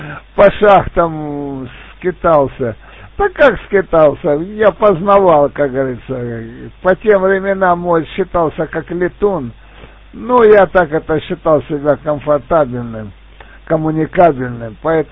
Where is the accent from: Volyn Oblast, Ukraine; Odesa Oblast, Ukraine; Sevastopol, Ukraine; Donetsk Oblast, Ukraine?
Donetsk Oblast, Ukraine; Sloviansk; Я сам родом со Славянска.